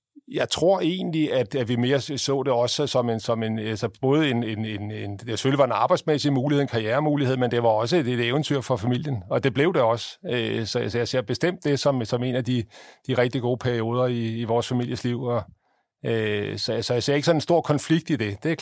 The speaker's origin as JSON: {"language": "Danish", "town": "Copenhagen", "region": "Capital Region of Denmark", "country": "Denmark", "lives_now": "Aarhus, Denmark", "said": "Man kan stadigvæk i dag høre, at jeg kommer fra København."}